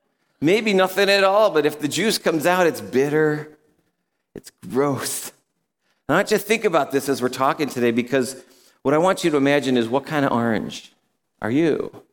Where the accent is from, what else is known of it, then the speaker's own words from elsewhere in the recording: New York, United States; When I was a kid, I grew up in New York State.